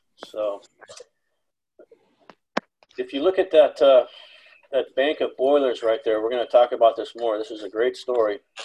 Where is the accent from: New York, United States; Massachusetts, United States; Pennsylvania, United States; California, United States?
California, United States; I grew up in the Bay Area, so I live in Texas now.